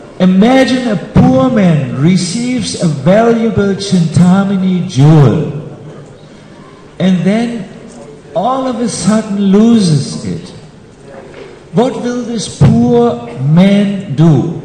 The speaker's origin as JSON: {"language": "English", "country": "Germany", "second_language": "English", "said": "I'm sorry, I'm from Germany. We are a little bit like this."}